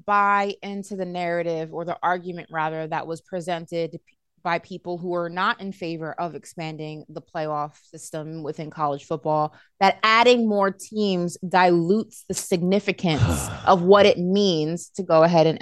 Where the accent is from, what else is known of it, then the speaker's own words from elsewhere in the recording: New York City, New York, United States; I grew up born and raised in New York City, and Arthur Ashe was not too far where I lived at one point. Shout out to Forest Hill. Shout out to Queens.